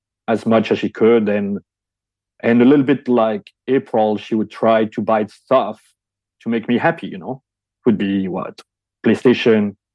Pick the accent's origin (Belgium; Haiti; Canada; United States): Belgium; In Belgium.